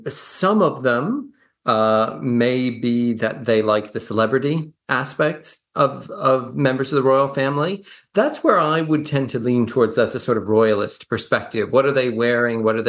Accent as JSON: {"language": "English", "country": "Canada", "moved": "as an adult", "lives_now": "New Zealand", "said": "I'm originally from Canada, but I came to New Zealand quite some time ago to do a master's"}